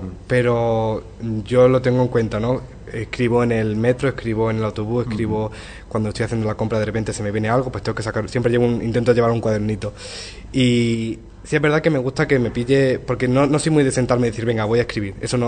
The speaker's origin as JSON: {"language": "Spanish", "town": "Priego", "country": "Spain", "tie": "born or raised there", "moved": "as an adult", "lives_now": "Madrid, Spain", "said": "Yo soy de aquí de Priego y hasta los 18 estuve viviendo aquí. Luego, como la mayoría de la gente, fui a la universidad y desde hace 2 años vivo en Madrid."}